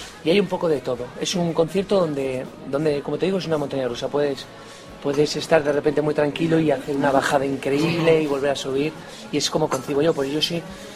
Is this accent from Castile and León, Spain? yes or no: no; Cantabria, Spain; Mira, Cantabria lo es todo, es mi madre, es mi tierra, es absolutamente todo, es donde volver. Asturias, mi segunda patria, de donde son mis antepasados y de donde es mi media naranja.